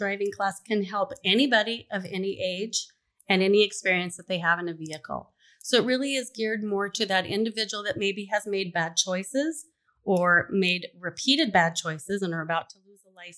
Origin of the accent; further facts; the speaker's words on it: Colorado, United States; moved away as an adult; now in North Dakota, United States; I came from Colorado. I moved up here to North Dakota 20 years ago.